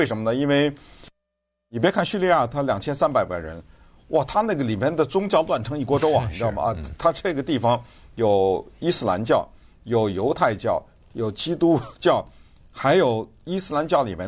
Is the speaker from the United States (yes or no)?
yes; United States; 就是我们美国人说的这个贸啊